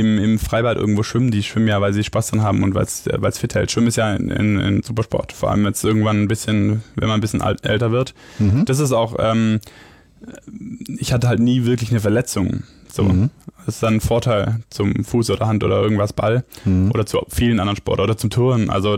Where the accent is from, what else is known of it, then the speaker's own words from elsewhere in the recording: Baden-Württemberg, Germany; Ich bin ja Schwabe.